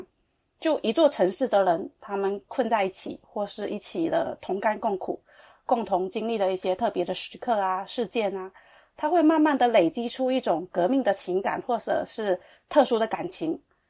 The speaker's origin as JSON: {"language": "Chinese", "country": "Taiwan", "tie": "born or raised there", "also_born_or_lived": "Fujian, China", "moved": "as an adult", "lives_now": "Hong Kong", "said": "是的，我是在福建出生的，但我的小学2年级去了台湾读书，然后一直到读大学的时候在香港，之后留下来工作。所以我到目前为止，我有15年的时间大部分都在香港"}